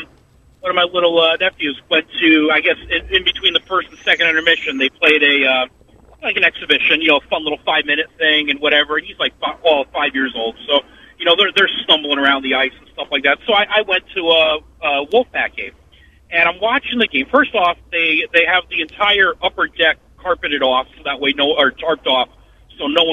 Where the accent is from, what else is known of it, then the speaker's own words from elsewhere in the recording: Trumbull, Connecticut, United States; You know, I grew up in Trumbull